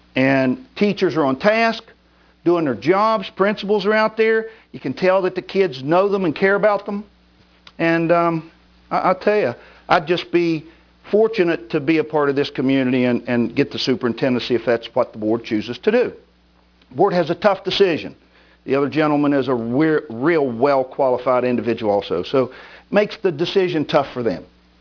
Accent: South Charleston, West Virginia, United States; moved away as an adult; also born or lived in Florida; I'm honored to be here tonight. I'm from South Charleston, West Virginia, born and raised there. I went to college locally, came to Florida because my parents moved down there, and I lived there for 38 years.

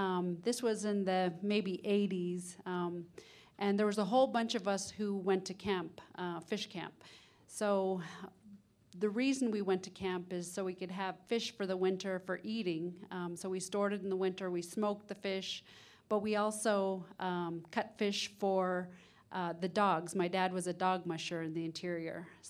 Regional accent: Huslia, Alaska, United States; So I'm from Huslia, which is in the northern interior of Alaska, way up northwest of Fairbanks. And I grew up in fish camp from the time school got out to the time it started again.

